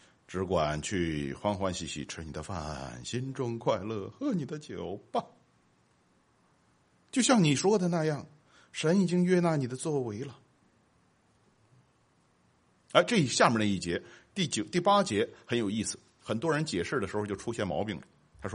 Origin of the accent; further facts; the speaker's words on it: China; 我们中国人很强烈的这种观念